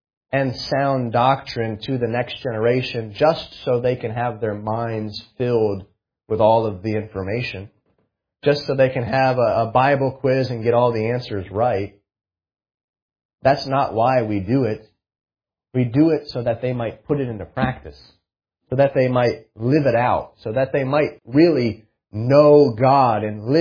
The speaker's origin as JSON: {"language": "English", "region": "Vermont", "country": "United States", "tie": "born or raised there", "said": "I went to a Christian school growing up. I grew up in Vermont."}